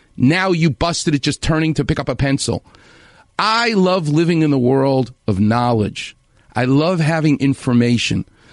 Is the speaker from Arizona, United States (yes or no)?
no; New York, United States; also born or lived in Victorville, United States; now in Temecula, United States; Yeah. I'm from New York. I live in Los Angeles. Everybody, they come. I live in Temecula, Dr. Clapper. I lived in Victorville.